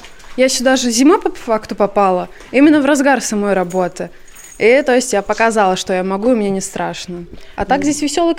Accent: Krāslava, Krāslava Municipality, Latvia; Я сама из Краславы, но учусь в этом техникуме, я уже третий В-курс.

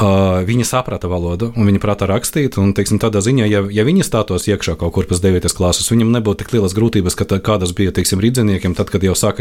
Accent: Iecava, Bauska Municipality, Latvia; es nāku no Iecavas, kur Krievu iedzīvotāju skaits bija salīdzinoši liels, teiksim, priekš Latvijas tādas provinces

